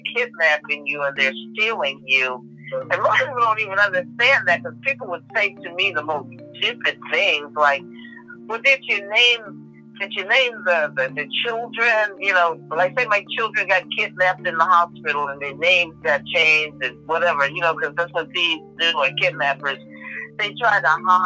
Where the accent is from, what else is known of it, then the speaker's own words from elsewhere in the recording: New York, United States; I'm from New York